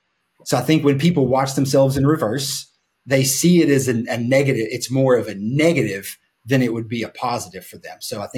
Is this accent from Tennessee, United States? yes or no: yes; Tennessee, United States; I'm from Upper East Tennessee and really spent the bulk majority of my career in virtual sales roles